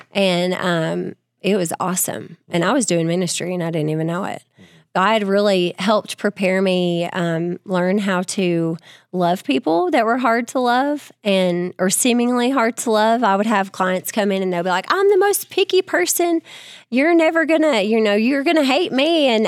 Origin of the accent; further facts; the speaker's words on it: Tennessee, United States; moved away as an adult; So I grew up in Tennessee and I moved here in 2018, was it?